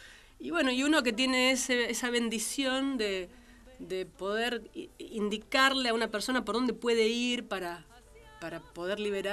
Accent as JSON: {"language": "Spanish", "town": "San Nicolás de los Arroyos", "region": "Buenos Aires Province", "country": "Argentina", "tie": "born or raised there", "also_born_or_lived": "Spain", "said": "San Nicolás de los Arroyos. Sí."}